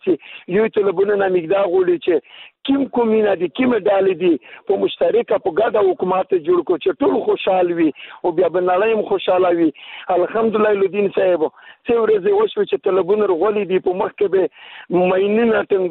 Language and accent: Pashto; Afghanistan; now in Pakistan; زه په پاکستان کې هم د افغان مهاجر یم، ای څلور څلوېښت کاله زه په پاکستان کې مهاجر یم